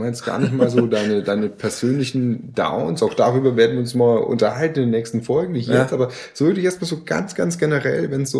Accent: Bavaria, Germany; Das ist natürlich für mich als Franke

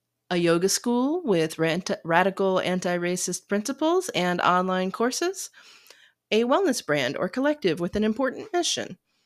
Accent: Cincinnati, Ohio, United States; There had just been a storm in my hometown of Cincinnati, Ohio. A big storm. For context, growing up in this part of the Midwest meant that tornadoes were a thing to be regularly scared of and paranoid about

